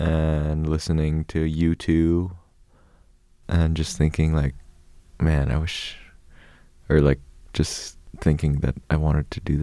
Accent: Window Rock, Arizona, United States; also born or lived in Fort Defiance; I grew up in a town called Window Rock, Arizona, and as well as a town that's like a mile north of Window Rock called Fort Defiance.

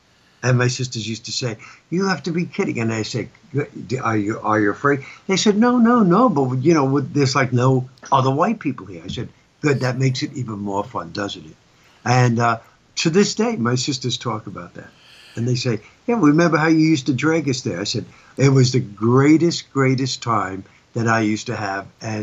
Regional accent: Brooklyn, New York, United States; In fact, I grew up in Brooklyn. My best friends were people of color.

